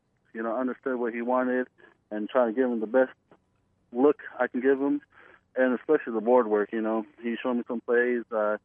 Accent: Texas, United States; So born and raised in Texas.

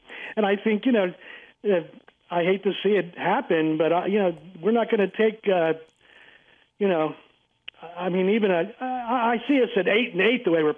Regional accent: Philadelphia, Pennsylvania, United States; Yeah, I mean, you know, I'm from Philadelphia.

